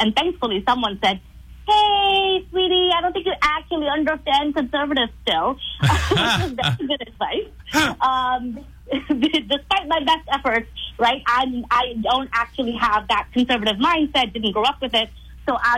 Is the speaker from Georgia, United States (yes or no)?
no; New York City, New York, United States; also born or lived in Bangladesh; I myself, I'm an immigrant from Bangladesh. I grew up in New York City, which obviously is a very progressive, liberal place.